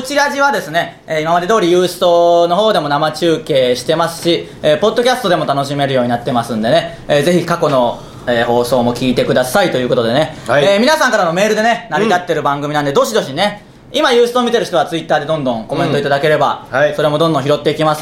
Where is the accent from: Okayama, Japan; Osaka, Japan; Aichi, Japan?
Okayama, Japan; Tsuyama; まあ、僕らの地元が岡山県の津山市なんで、ね